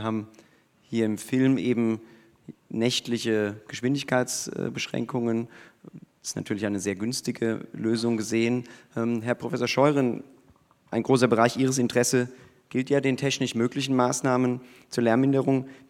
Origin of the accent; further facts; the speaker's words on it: Cologne, North Rhine-Westphalia, Germany; in Köln übrigens auch meine Heimatstadt